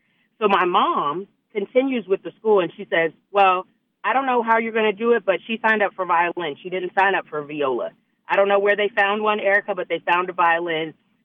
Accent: Pensacola, Florida, United States; also born or lived in Houston; We had moved to Florida by then, so I was born in Houston but moved to Pensacola, Florida

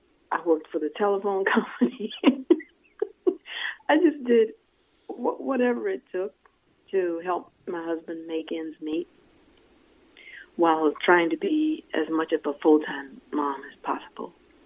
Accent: Virginia, United States; Whereas my experience in growing up in Jim Crow, with Jim Crow laws on the books in Virginia, my experience was nobody I knew that looked like me ever talked to white people like that.

